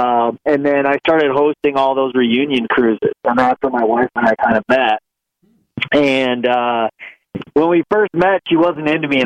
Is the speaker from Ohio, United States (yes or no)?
yes; Amherst, Ohio, United States; moved away as an adult; also born or lived in Breckenridge, Colorado; So I moved from Cleveland, Ohio, Amherst, Ohio, 30 minutes west of Cleveland when I was 18. I moved to Breckenridge, Colorado and bought a place and spent about 15 years there.